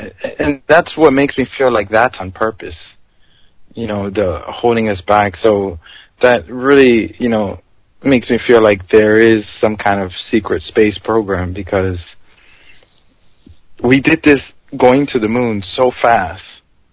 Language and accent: English; New York City, New York, United States; And growing up in New York City, and I give lots of thanks to this because it really opened my eyes to many different things.